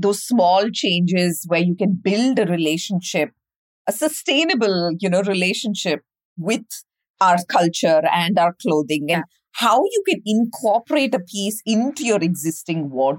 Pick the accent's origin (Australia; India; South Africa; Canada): India; now in New York, United States; as an Indian girl and as an immigrant, you know, as a South Asian living in the city for like 14 years now